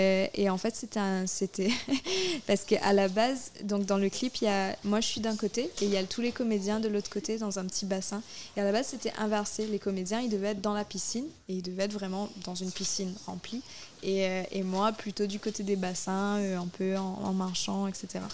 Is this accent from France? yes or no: no; Mauritius; à l'île Maurice d'où je viens, on a la chance d'avoir plusieurs langues comme langue maternelle. Moi, ma langue maternelle, c'est le français, mais j'ai aussi grandi avec le créole mauricien et avec l'anglais.